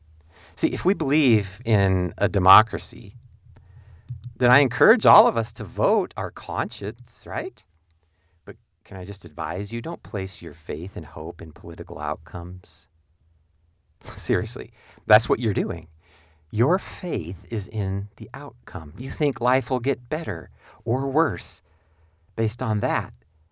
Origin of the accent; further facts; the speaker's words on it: United States; born there; But I am not an American as an identity any more than I am anything else. I just was fortunate enough to be born here.